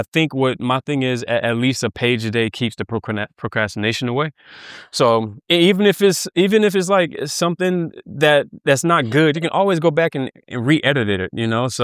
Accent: New Orleans, Louisiana, United States; And I think it comes from like my Southern roots. I'm from New Orleans.

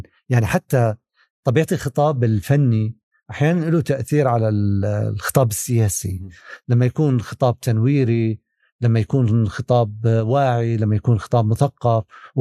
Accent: Palestine; يعني إحنا صراعنا كمان كفلسطينيين هو مش صراع لحظي

